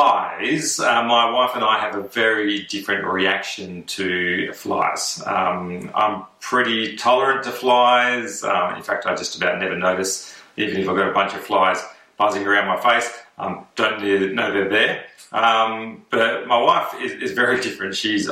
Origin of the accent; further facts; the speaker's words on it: Katanning, Western Australia, Australia; So I grew up in Katanning on a farm